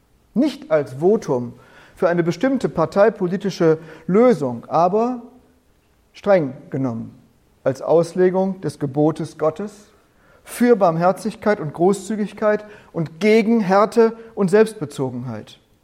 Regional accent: Bielefeld, North Rhine-Westphalia, Germany; In meiner Heimat, in Bethel

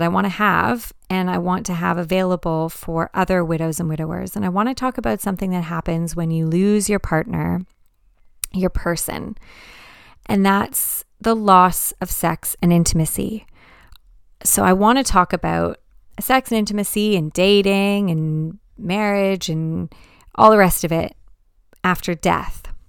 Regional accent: Canada; moved away as an adult; now in United Kingdom; I'm a young Canadian widow and mother living in the UK. I moved from Canada to the UK for my husband

